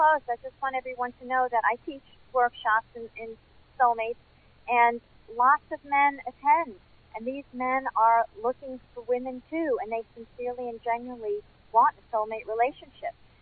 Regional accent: New York, United States; also born or lived in Florida; because I'm from New York, but then I'm also from Florida. I lived in Florida for 20 years before moving to the Midwest.

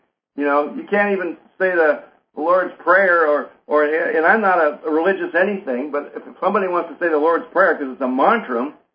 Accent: Ann Arbor, Michigan, United States; He's from Flint, and I'm from Ann Arbor.

